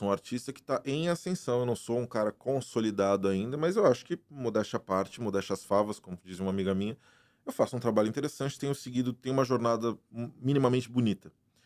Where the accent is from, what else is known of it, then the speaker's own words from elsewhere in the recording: Brazil; Eu venho do Brasil. Eu venho de uma realidade onde eu não tinha piano até 20 e poucos anos de idade.